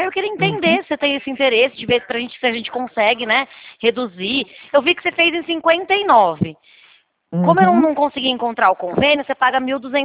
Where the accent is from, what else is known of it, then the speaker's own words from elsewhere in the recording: Araras, São Paulo, Brazil; Não, eu na verdade sou da cidade de Araras, mas eu trabalho aqui em Leme. Não sou de Campinas.